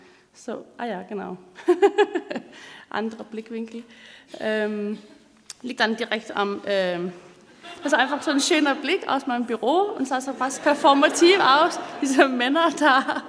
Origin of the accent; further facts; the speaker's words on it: Copenhagen, Capital Region of Denmark, Denmark; ich bin aus Kopenhagen, wie gesagt